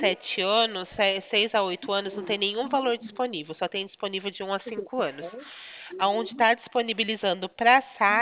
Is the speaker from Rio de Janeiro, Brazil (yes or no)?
no; Araraquara, São Paulo, Brazil; Não, eu sou de Araraquara.